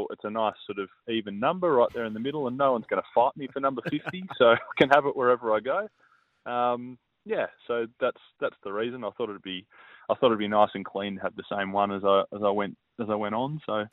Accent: Devonport, Tasmania, Australia; When I went to my first footy club, was Devonport Footy Club, my hometown.

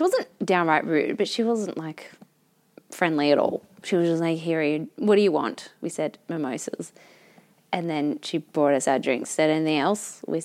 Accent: Australia; I'm Australian. I don't know tipping.

